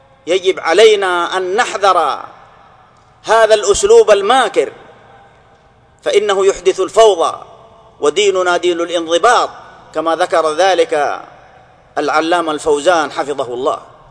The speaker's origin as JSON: {"language": "Arabic", "country": "Saudi Arabia", "said": "أننا في بلدنا المملكة العربية السعودية"}